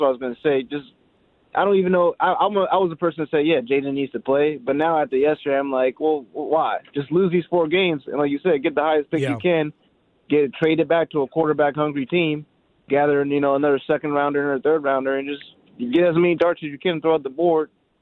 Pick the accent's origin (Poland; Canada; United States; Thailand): United States; Virginia; I grew up in Virginia, so all my friends are Commanders fans.